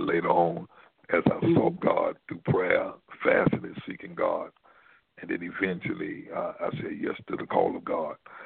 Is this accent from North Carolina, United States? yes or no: no; Texas, United States; Yes, I grew up in East Texas down there with, you know, Bishop in Longview, and not growing up in church.